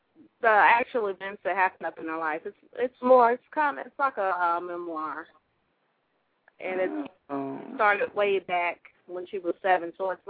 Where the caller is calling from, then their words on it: Pinellas Park, Florida, United States; I'm calling from Pinellas Park.